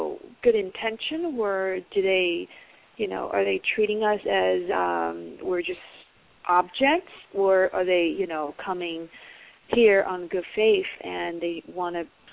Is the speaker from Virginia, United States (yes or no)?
no; California, United States; I'm from California.